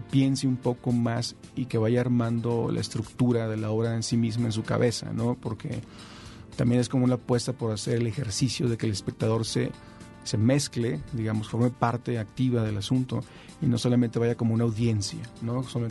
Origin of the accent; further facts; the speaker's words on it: Tijuana, Baja California, Mexico; yo soy tijuanense, entonces de alguna forma en la frontera norte tenemos una realidad diferente, ¿no? Entonces, vaya, la gente de mi generación, los nacidos en los 70